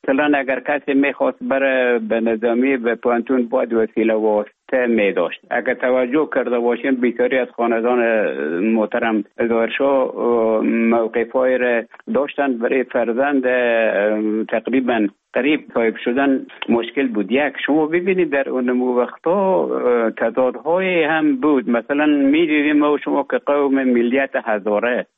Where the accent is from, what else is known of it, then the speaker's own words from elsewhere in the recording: Afghanistan; also born or lived in Russia; now in Finland; طالبا آمدن من در افغانستان بودم. بعد از ای که از افغانستان طالبا آمدن به اوج گذاره محکمه که مشکل بود و آمدم به طرف های روسیه و از روسیه آمدم به ایج بفنلا.